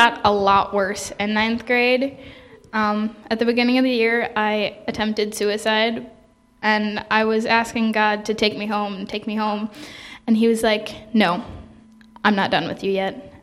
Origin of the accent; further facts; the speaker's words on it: Arnold, Missouri, United States; also born or lived in Denver, Colorado / Madison, Minnesota; I was born in Denver, Colorado. Lived there for like 2 to 3 years. We moved to Barnhart, Missouri. Lived there for like 3-4 years. And then we moved to Arnold, Missouri, which was there. We were there 5 years. We moved to Madison, Minnesota.